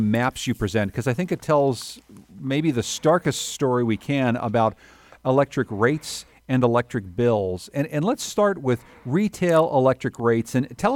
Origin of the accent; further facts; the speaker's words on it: Connecticut, United States; like my home state of Connecticut, have both high bills and high rates